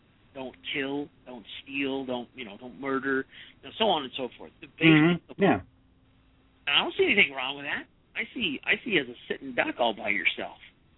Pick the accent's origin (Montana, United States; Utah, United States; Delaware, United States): Montana, United States; also born or lived in Alaska; I'm from Montana originally. I grew up there in Alaska.